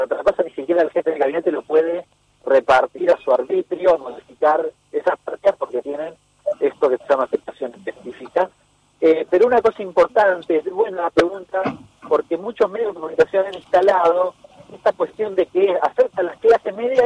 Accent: San Martín, Buenos Aires Province, Argentina; yo soy de San Martín

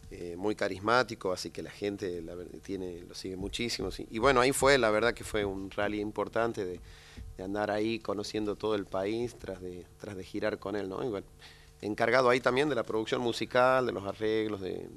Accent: Catamarca, Argentina; also born or lived in Caleta Olivia; yo soy nacido en Santa Cruz, Caleta Olivia, pero bueno, de muy chiquito ya vine a los pagos de Catamarca, como toda mi familia es de Catamarca, Pomán

